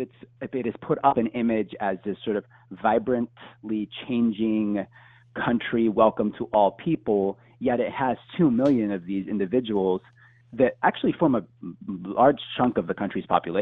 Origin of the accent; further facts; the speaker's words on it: Houston, Texas, United States; I'm a Houstonian from Texas.